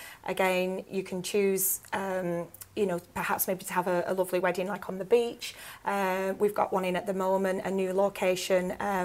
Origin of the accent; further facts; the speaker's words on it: North West England, United Kingdom; Proper Ribble Valley born and bred. I was born in Worley as well